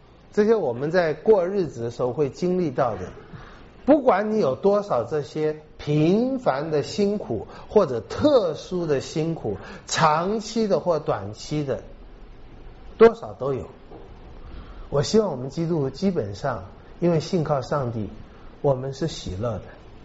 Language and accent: Chinese; China; 就我们中国人、华人有一种禁欲主义的文化